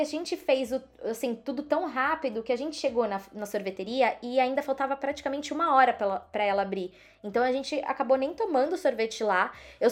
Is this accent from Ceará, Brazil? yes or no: no; São Paulo, Brazil; A gente é de São Paulo, então a gente tá acostumado a tomar cuidado com os nossos pertences